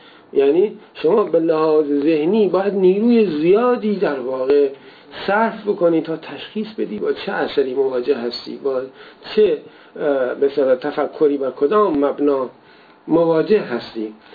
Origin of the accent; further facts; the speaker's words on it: Iran; خب ما به عنوان یک ایرانی طبیعتاً مشتاق میشیم